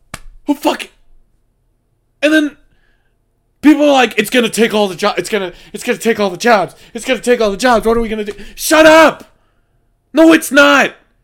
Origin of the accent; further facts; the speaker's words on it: United States; Except it's me and I'm an American, which means it's good.